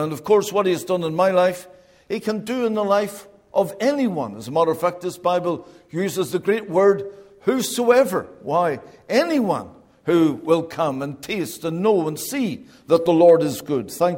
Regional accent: Belfast, Northern Ireland, United Kingdom; born there; I was born on the Donegal Road area of Belfast. I was born into a good home, not a Christian home.

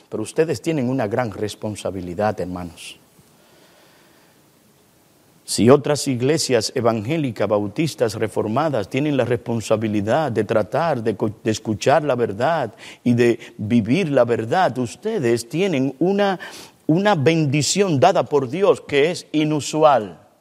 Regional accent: Dominican Republic; Y aún siendo dominicanos tenemos diferentes sazones.

